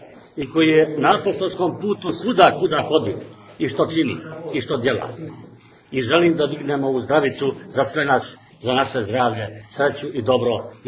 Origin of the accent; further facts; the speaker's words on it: Montenegro; Mi kad dolazimo iz Crne Gore u Skadar, dolazimo kod kuće.